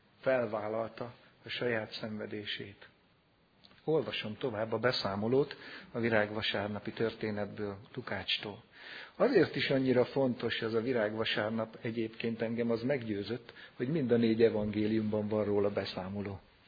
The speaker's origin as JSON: {"language": "Hungarian", "country": "Hungary", "said": "Csak gyengén hasonlít, de mi magyarok vagyunk"}